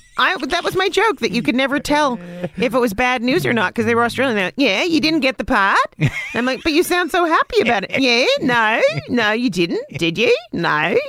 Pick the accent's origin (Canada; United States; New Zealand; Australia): Canada; I am. I'm just Canadian.